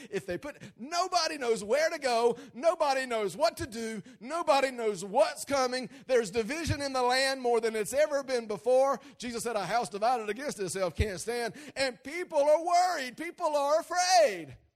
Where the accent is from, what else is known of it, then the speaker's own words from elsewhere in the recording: United States; So while I'm American, while I love the Constitution of the United States